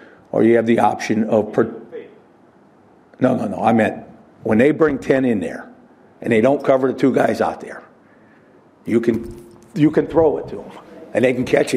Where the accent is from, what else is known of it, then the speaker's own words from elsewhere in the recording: New Orleans, Louisiana, United States; You know, I'm from New Orleans, and McKnight's from New Orleans.